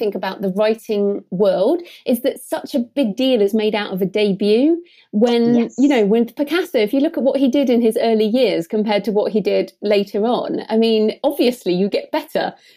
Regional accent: United Kingdom; And I mean, we're both British, obviously

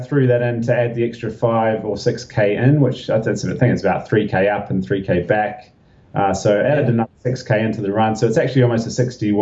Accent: Lower Hutt, Wellington, New Zealand; I am actually from Lower Hutt myself, so I'm a Wellington.

